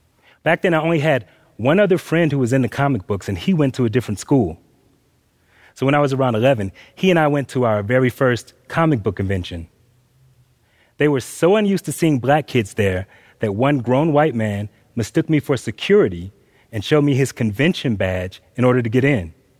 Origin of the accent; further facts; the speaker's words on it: Atlanta, Georgia, United States; I grew up in Atlanta, Georgia, and I didn't know very many white people, but I was raised in a Southern black church